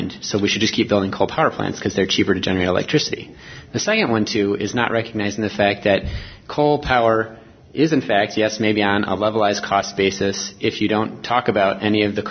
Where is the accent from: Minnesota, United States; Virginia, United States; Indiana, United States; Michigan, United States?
Minnesota, United States; Minneapolis; I'm from Minneapolis, which is also served by Xcel